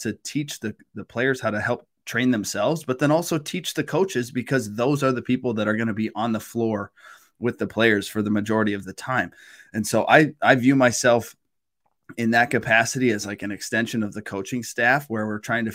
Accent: Minnesota, United States; But I'm from Minnesota. My family had just moved to Ohio.

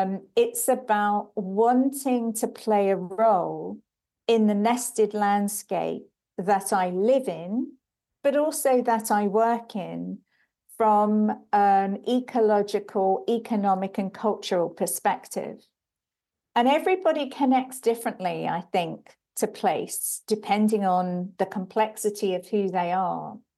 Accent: Brixton, London, United Kingdom; also born or lived in Sweden / Switzerland / France; I'm a girl from Brixton, but I don't live in Brixton anymore. I've lived in many different places in Sweden, in Switzerland, in France, and I live now in rural Sussex in the south of the UK.

